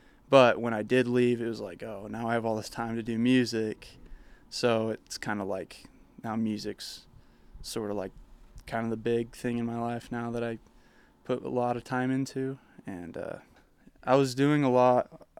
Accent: Herriman, Utah, United States; I grew up in Harriman, Utah, so I use a lot of like metaphors

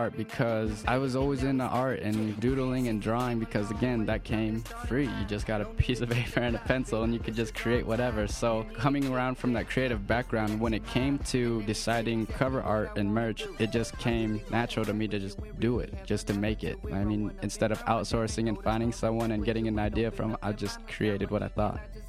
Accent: North Logan, Utah, United States; Growing up in North Logan, I grew up in the same neighborhood as a kid named Brian Harris.

